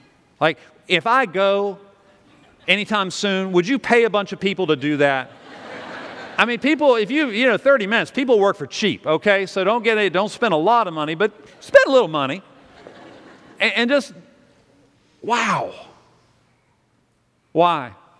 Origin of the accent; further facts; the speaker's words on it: Virginia, United States; I grew up in the Shenandoah Valley. I'm a Christian.